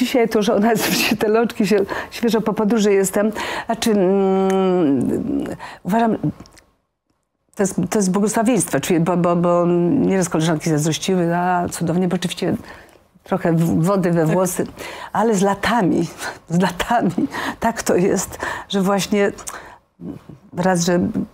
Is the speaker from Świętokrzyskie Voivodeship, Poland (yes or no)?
yes; Świętokrzyskie Voivodeship, Poland; dzieciństwo spędziłam, co też tej książki wynika, na wsi sandomierskiej, tak, bez prądu elektrycznego, czy przy lampie naftowej.